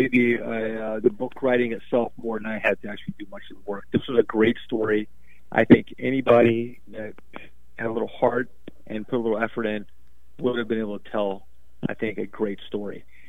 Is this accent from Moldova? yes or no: no; Palestine; now in St. Louis, United States; I am a Palestinian-American living in St. Louis, Missouri.